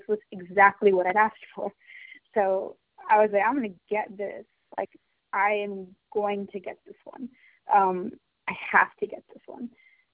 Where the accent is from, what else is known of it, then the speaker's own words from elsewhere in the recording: India; but like as an Indian who looks like me, who is sort of like lighter skinned, it's not just like a skin tone thing